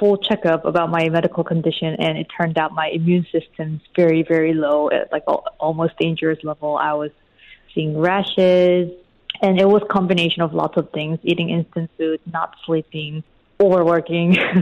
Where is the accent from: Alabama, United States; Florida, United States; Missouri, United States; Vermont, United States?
Missouri, United States; Kansas City; also born or lived in South Korea; I was born in South Korea, and then I grew up in Kansas City, where it's, you know, middle of nowhere.